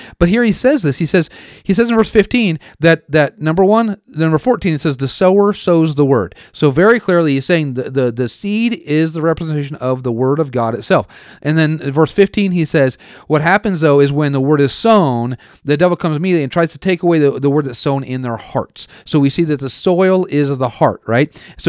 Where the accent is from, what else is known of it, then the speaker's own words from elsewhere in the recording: Oregon, United States; obviously I grew up in Oregon.